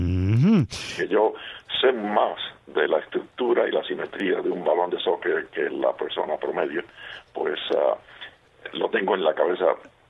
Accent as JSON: {"language": "Spanish", "country": "Cuba", "tie": "born or raised there", "moved": "yes", "lives_now": "Puerto Rico", "said": "yo tenía y sigo teniendo muchas memorias de mi niñez en Cuba también."}